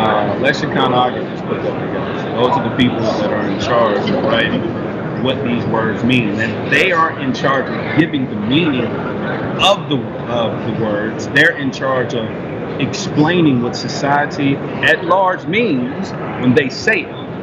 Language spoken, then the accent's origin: English; Virginia, United States; I got a studio down in Virginia, back in my hometown.